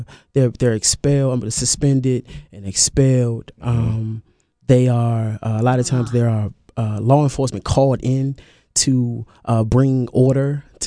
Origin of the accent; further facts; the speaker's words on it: Washington, District of Columbia, United States; Well, so I'm from Washington, D.C., as you stated